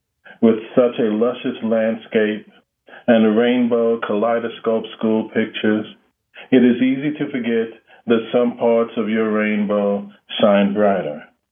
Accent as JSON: {"language": "English", "town": "Charlotte", "region": "North Carolina", "country": "United States", "tie": "born or raised there", "said": "Yes, Charlotte."}